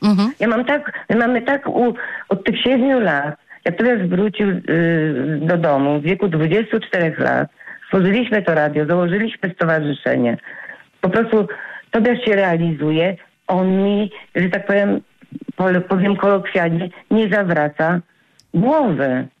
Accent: Choszczno, West Pomeranian Voivodeship, Poland; bo my jesteśmy, w ogóle pochodzimy z Choszczyna

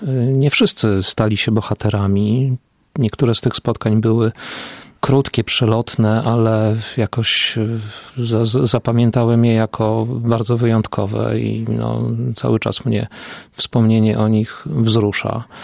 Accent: Lublin Voivodeship, Poland; Ja w ogóle wychowywałem się na skraju Wyżyny Lubelskiej, północnym skraju, więc ciągnie mnie jednak w tamte strony.

